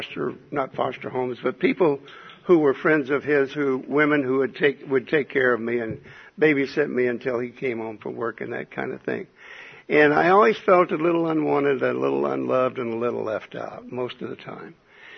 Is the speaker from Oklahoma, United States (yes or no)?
yes; Oklahoma City, Oklahoma, United States; And I grew up in Oklahoma City.